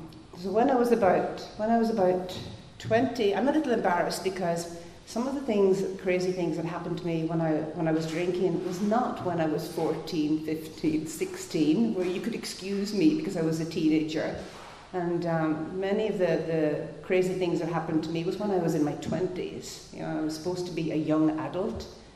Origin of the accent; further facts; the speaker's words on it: Ireland; So as I said, I come from Ireland, drinking, it's just part of the culture.